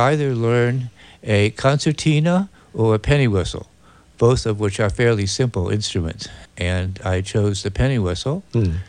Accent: Ohio, United States; also born or lived in Pittsburgh; I grew up in Ohio, but I was born in Pittsburgh.

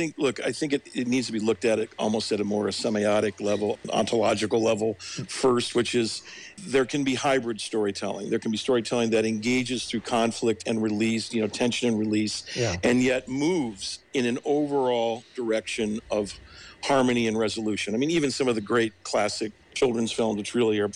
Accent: Ohio, United States; when I grew up in Ohio, I grew up in a very multifaceted political environment in Ohio

